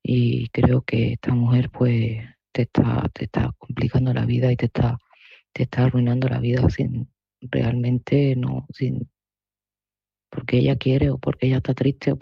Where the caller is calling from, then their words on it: Seville, Andalusia, Spain; de Sevilla